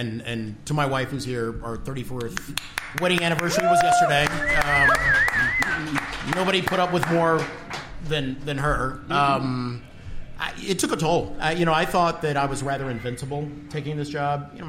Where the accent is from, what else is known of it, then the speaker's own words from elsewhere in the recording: Prince George's County, Maryland, United States; Okay, yes, I'm from Prince George's County, but I'm probably not going to beat you up.